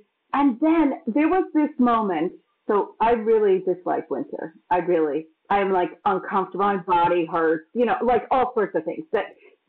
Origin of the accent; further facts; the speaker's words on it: Massachusetts, United States; also born or lived in New York; So when I grew up in Massachusetts, which is quite cold, and I'm not a cold lover, and I had moved, you know, I had been in New York for many years